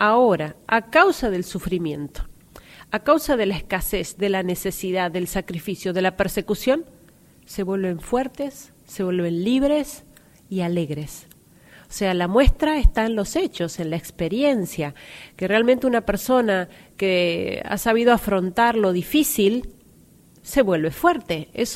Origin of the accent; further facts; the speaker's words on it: Argentina; soy argentina